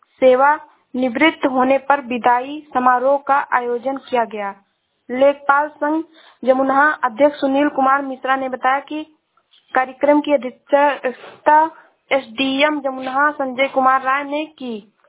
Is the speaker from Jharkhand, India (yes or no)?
no; Uttar Pradesh, India; मैं जिला श्रावस्ती से हूँ।